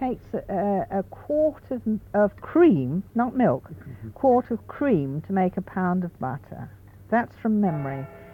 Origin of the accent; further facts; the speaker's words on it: West Midlands, United Kingdom; Yes, I come from Shropshire, of course, which in the North Shropshire area, going towards the Cheshire Plain, is, of course, a dairying country.